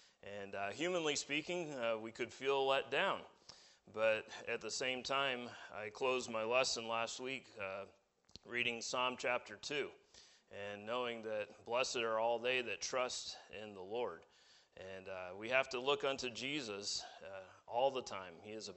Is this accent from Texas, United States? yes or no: no; New Hampshire, United States; now in Huntsville, United States; And I said I would never live in Alabama. I'm from New Hampshire. Never say never, because guess where I live? I live in Alabama now.